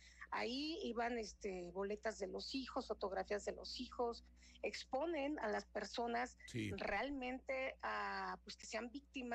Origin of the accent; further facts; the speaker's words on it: Mexico; Yo creo que como mexicanos merecemos un respeto.